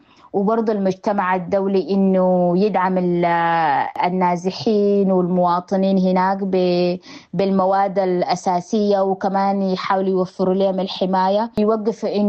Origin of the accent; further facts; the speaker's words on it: Sudan; now in Australia; نحن كناشطين سودانيين برا السودان يعني خاصة هنا أوكي في أستراليا